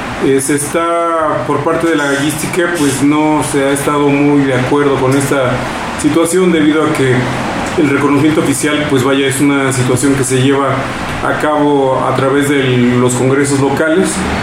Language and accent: Spanish; Mexico; Esto es algo fundamental para poder vivir como mexicanos.